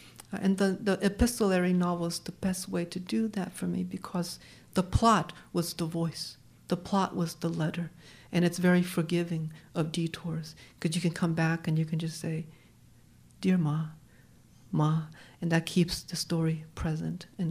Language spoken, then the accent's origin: English; Connecticut, United States; I would tell folks, I'm from Connecticut, and they say, oh, so fancy.